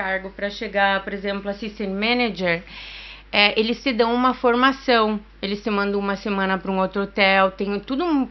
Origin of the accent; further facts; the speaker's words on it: Itapejara d'Oeste, Paraná, Brazil; eu sou de Itapejara do Oeste, Paraná, eu acho que deve ter uns 10 mil habitantes, não sei, mais ou menos.